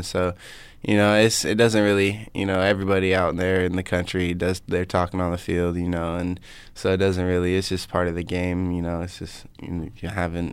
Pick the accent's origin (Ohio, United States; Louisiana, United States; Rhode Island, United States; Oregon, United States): Oregon, United States; I'm from Oregon, and, you know, both schools, you know, kind of recruited me.